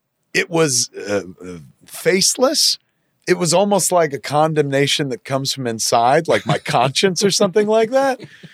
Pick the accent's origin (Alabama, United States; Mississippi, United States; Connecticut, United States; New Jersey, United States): New Jersey, United States; Highlands; I referred to my hometown at Highlands incorrectly, I will add, as I said, I grew up in a white trash town.